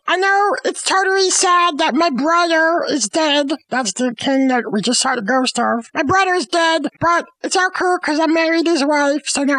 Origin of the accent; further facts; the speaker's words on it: United States; Well, I am American, but I don't watch football because I couldn't play it, so...